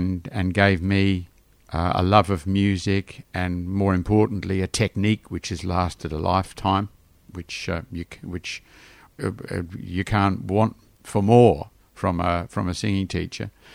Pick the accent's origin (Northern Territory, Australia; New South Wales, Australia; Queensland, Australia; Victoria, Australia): Victoria, Australia; Melbourne; being a good old Melbourne boy and growing up in Melbourne in the 50s and the 60s.